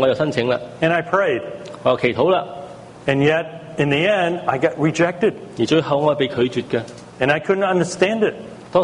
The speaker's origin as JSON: {"language": "English", "town": "Cambridge", "region": "Massachusetts", "country": "United States", "tie": "born or raised there", "said": "I grew up in Cambridge, and I wanted to be an engineer."}